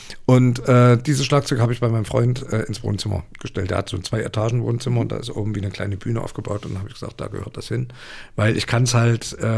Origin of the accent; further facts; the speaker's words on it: Saxony, Germany; accent: Saxon; an unserem Dialekt auch gehört, wo wir herkommen. Das haben wir auch nie versteckt. Das war nie ein Thema. Die haben sich viele drüber lustig gemacht und versucht dann auch Sächsisch zu reden